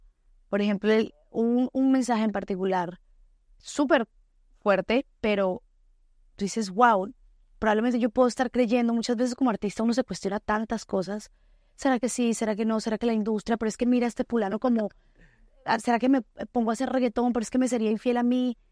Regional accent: Colombia; Porque viene como del rancho, así como del rancho que vengo yo de Colombia.

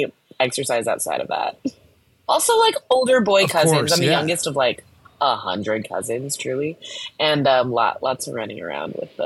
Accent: Union City, California, United States; I grew up in the Bay Area, just south of Oakland, in a city called Union City. I rep the Bay very hard.

